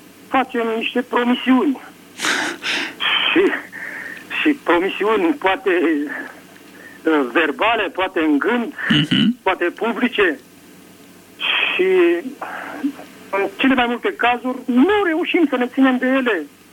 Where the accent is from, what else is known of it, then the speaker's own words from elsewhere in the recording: Craiova, Dolj, Romania; Sunt din Craiova.